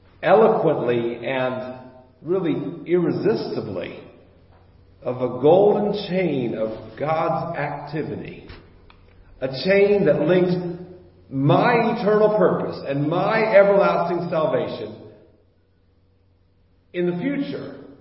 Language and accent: English; United States; I'm an American. It's about me. It's about my ability to express myself. It's what life is all about as an American.